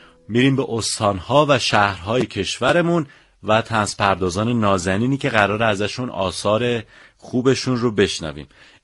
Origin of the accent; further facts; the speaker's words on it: Isfahan, Iran; من خودم اصفهانیم. ما یه رگمون اصفهانیه